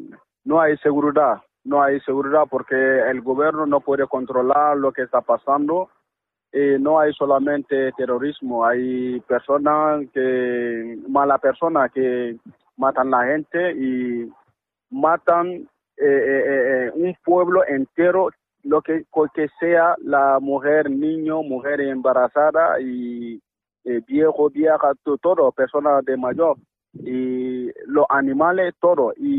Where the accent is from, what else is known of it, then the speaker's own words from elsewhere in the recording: Mali; Spanish is a second language; Soy de Mali.